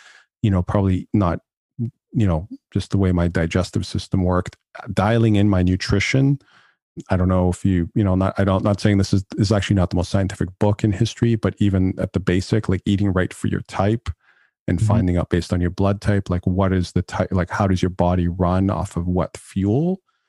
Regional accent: Canada; So I went to go live with my grandparents who were up in, I'm Canadian. So they were up in Northern Alberta.

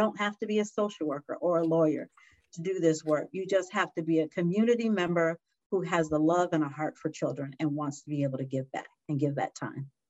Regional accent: San Diego, California, United States; Sabrina is a native San Diegan, which I'm really proud of. I was born and raised in San Diego

